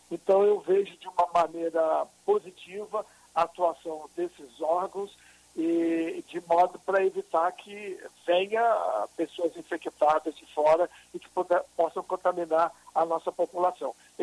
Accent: Espírito Santo, Brazil; Eu, como brasileiro, amante desse país, eu acredito que a população, nós capixabas, vamos fazer o nosso trabalho

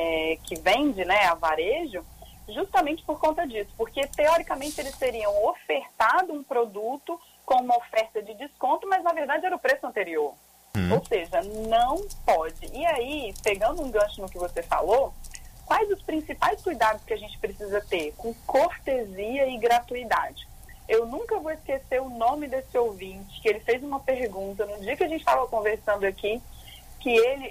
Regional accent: Brazil; como bom brasileiro que é

